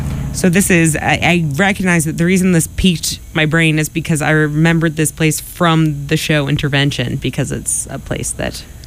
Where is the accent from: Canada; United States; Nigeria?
United States; Quincy; I was from Quincy and went to school with a bunch of rich girls